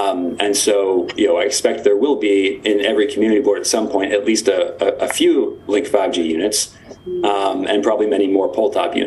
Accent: New York, United States; So, you know, in my opinion, as a New Yorker and as a technologist

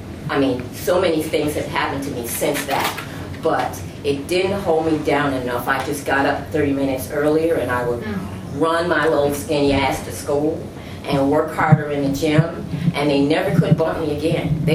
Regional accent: Milwaukee, Wisconsin, United States; And I'm from Milwaukee, Wisconsin, and that's where I was, in Milwaukee, Wisconsin.

